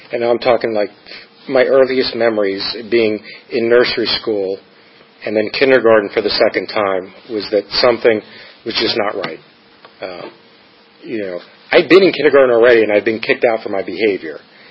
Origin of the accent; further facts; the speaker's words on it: New York, United States; also born or lived in New Jersey; I grew up in New York and New Jersey, nice Jewish family